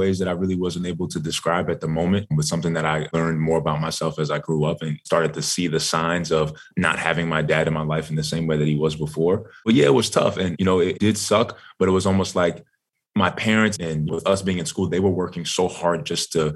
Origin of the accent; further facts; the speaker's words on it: Bronx, New York, United States; Yeah, I grew up in Bronx, New York, and big shout out to Pops, man.